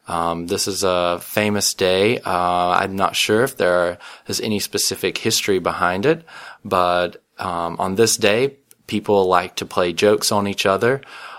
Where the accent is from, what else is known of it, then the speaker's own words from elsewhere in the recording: South Carolina, United States; I'm from the United States. South Carolina is the state that I come from.